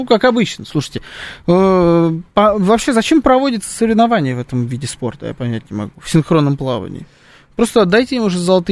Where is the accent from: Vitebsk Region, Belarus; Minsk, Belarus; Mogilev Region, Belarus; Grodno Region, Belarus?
Minsk, Belarus; я из Минска.